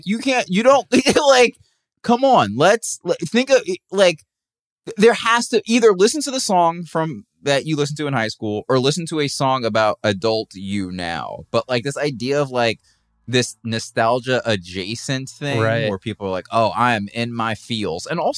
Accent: the South, United States; I'm from the South.

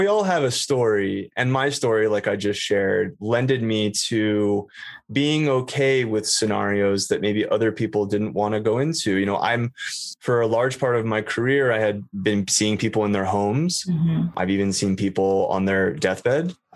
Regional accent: Los Angeles, California, United States; born and raised in Los Angeles and had this very unique upbringing.

